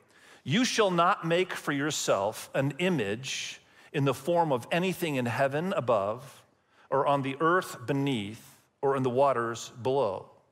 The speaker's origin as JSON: {"language": "English", "country": "Indonesia", "tie": "born or raised there", "second_language": "English", "said": "many of you know that I grew up in Indonesia and my wife grew up in Cambodia"}